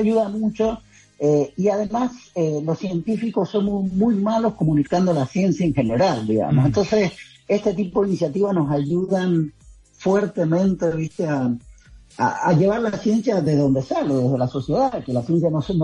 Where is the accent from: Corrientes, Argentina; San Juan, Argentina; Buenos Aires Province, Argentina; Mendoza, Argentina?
San Juan, Argentina; soy de San Juan, que tenemos una cierta significancia